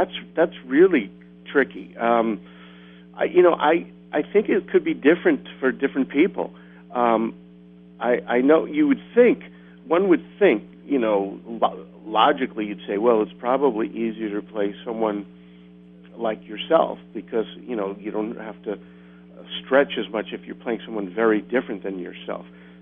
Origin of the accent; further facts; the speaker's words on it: Brooklyn, New York, United States; Well, I grew up in Brooklyn